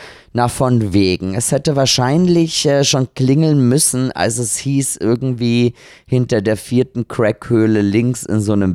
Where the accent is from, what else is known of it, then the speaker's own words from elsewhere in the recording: Austria; Und ich als Österreicherin, das liegt ja in meinem Gen